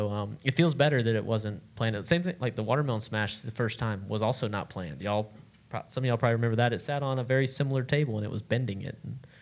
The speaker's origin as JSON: {"language": "English", "region": "Florida", "country": "United States", "tie": "born or raised there", "said": "Okay, growing up in Florida, when we would have bonfires, I'm going to tell my parents here, there would be a big pile of brush, big pile of limbs."}